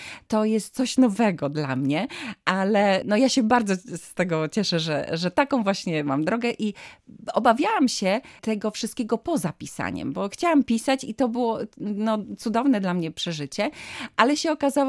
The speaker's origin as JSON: {"language": "Polish", "town": "Malbork", "region": "Pomeranian Voivodeship", "country": "Poland", "tie": "born or raised there", "said": "zwłaszcza z początku XX wieku Malborka, miasta, w którym spędziłam dzieciństwo i młodość."}